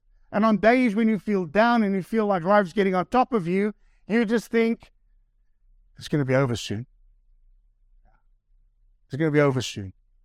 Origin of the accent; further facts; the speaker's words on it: South Africa; I'm from South Africa. Yeah? And South Africa is where real men are made.